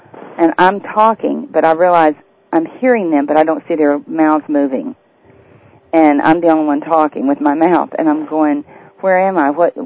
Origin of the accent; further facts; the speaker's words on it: Louisiana, United States; I was born and raised in Louisiana, and we don't have redwood trees in Louisiana.